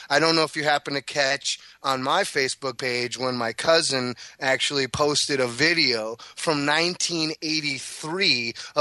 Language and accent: English; Milwaukee, Wisconsin, United States; I grew up in Milwaukee, first and foremost, and that's where the Democratic debate was the other night.